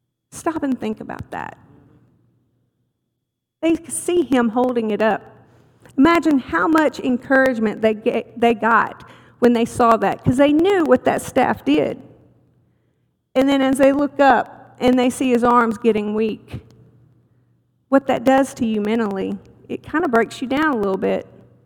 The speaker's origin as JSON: {"language": "English", "region": "Arkansas", "country": "United States", "accent": "Arkansas", "said": "how's my accent going to sound? Can you actually understand me? Am I going to suddenly use some Arkansas-anese in this?"}